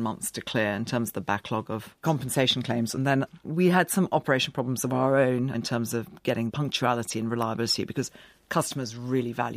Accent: India; now in United Kingdom; My early memories are of being in quite nice houses and seeing my grandparents a lot and running around this coffee estate, 13 dogs, you know.

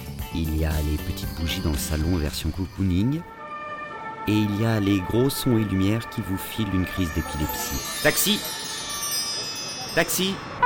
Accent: Paris, Île-de-France, France; j'ai 42 ans, je suis parisien, célibataire et comédien.

